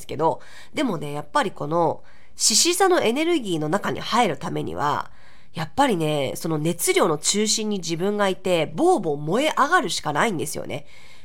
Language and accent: Japanese; Ehime, Japan; 愛媛から来ました、私たちもハーブ育ててますって言って、